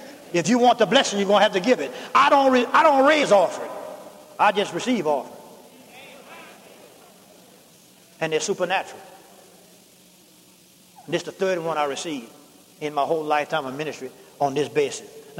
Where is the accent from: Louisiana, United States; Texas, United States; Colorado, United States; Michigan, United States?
Louisiana, United States; He out of Ohio. I'm from Louisiana.